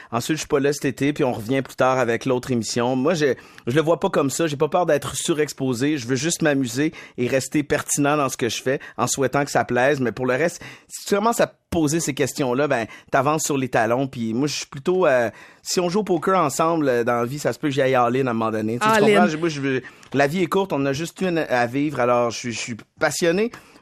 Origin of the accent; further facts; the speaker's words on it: Quebec City, Quebec, Canada; J'ai grandi à Québec